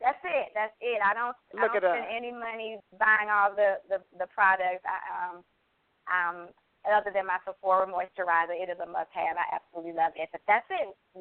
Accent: the South, United States; growing up in the South, my grandmother had flawless skin, and she instilled in us.

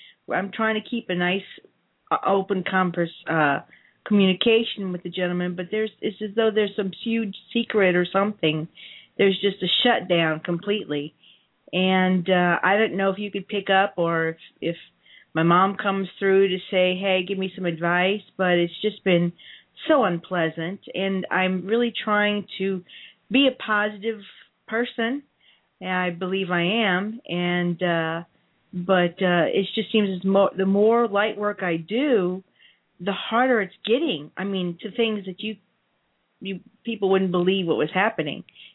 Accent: Louisiana, United States; Louisiana.

